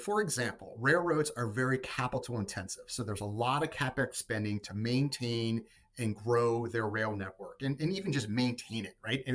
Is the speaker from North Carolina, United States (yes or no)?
yes; North Carolina, United States; So I was raised in North Carolina.